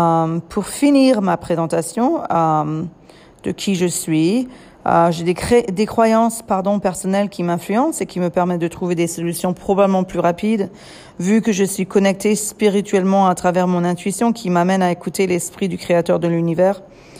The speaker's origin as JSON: {"language": "French", "country": "France", "moved": "yes", "lives_now": "United States", "said": "mon français cassé ou mal exprimé, cela fait quand même 21 ans que j'ai quitté la France et que je me suis baignée dans la culture américaine, mais aussi sans nécessairement continuer ma propre langue maternelle."}